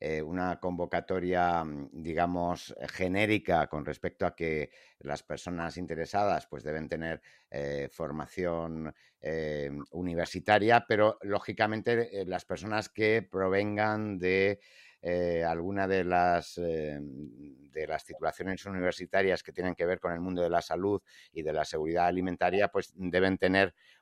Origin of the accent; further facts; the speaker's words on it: Spain; first language Spanish; somos nativos españoles